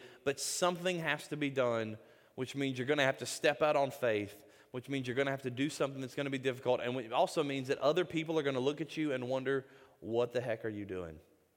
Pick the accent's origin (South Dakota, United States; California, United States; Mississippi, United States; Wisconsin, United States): Mississippi, United States; accent: Mississippi; By the way, I'm from Mississippi. So if you hear that accent coming out a little bit there, y'all are getting the Mississippi accent.